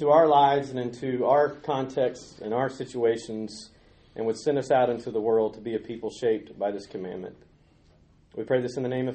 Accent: Montgomery, Alabama, United States; also born or lived in South Carolina / West Texas; I grew up in Montgomery. I've lived around South Carolina, West Texas with some of my friends here. And then recently, 3 years ago, moved back to preach there.

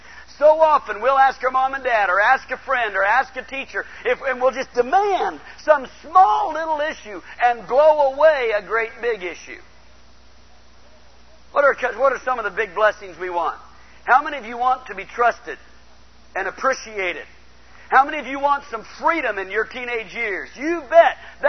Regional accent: Portland, Oregon, United States; I grew up out in Portland, Oregon.

